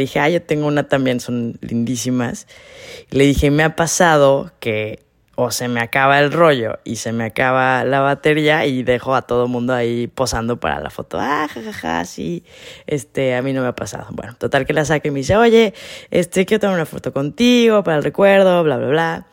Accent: Mexico; cuando ya descifran que soy mexicanísima

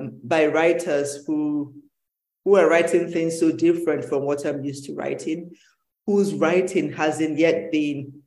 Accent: Nigeria; moved away as an adult; also born or lived in Belgium; now in United States; I'm Nigerian. It's my home. So, and then I lived in Belgium for 19 years

